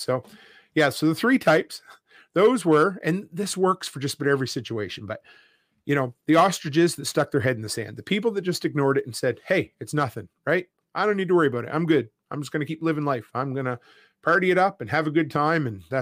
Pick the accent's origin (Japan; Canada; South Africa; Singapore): Canada; Nova Scotia; where I grew up in Nova Scotia